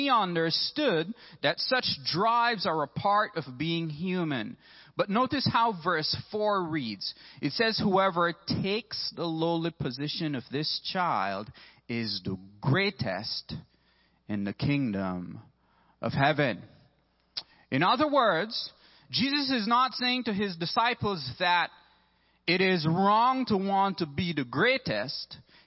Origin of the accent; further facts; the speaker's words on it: Belize; Maybe it's just because I'm from Belize